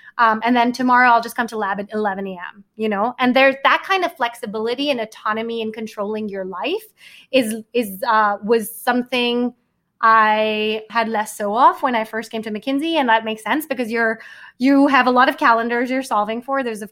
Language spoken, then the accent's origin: English; Mumbai, Maharashtra, India; now in New York, United States; I grew up in Bombay. I moved to Manhattan. I'm very used to like big city life